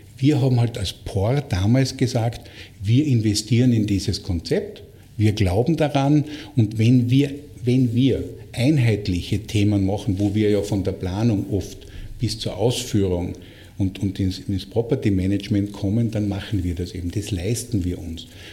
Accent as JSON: {"language": "German", "country": "Austria", "said": "Bei uns in Österreich"}